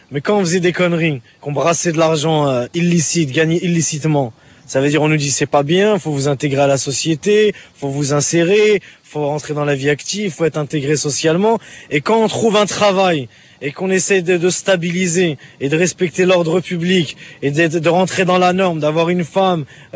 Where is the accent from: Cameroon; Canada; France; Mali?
France; Je suis français, certes, de nationalité, mais musulman de confession.